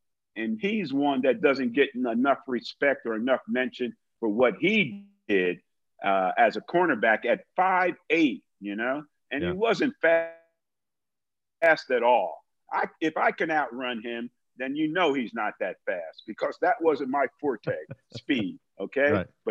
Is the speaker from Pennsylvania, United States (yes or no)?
no; New Jersey, United States; every time we played the Giants, I'm from Jersey.